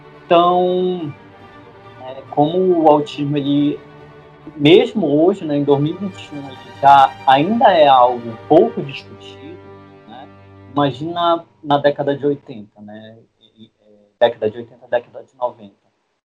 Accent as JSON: {"language": "Portuguese", "town": "Belém", "region": "Pará", "country": "Brazil", "said": "eu tenho 32 anos, eu sou de Belém do Pará, no Brasil"}